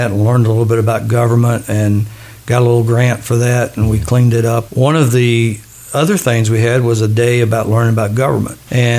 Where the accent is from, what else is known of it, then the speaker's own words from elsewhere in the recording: Kentucky, United States; I grew up in Jessamine County, Wilmore Elementary, Jessamine County mm-hmm. High School, Asbury College, Eastern Kentucky. Married a local girl. I had no aspirations of ever leaving Jessamine County.